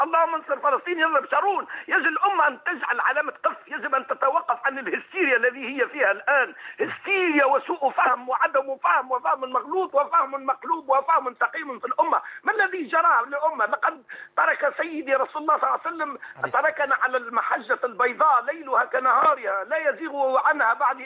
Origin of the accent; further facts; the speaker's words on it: Tunisia; من تونس، سعدت كثيرا لطرحك هذا الموضوع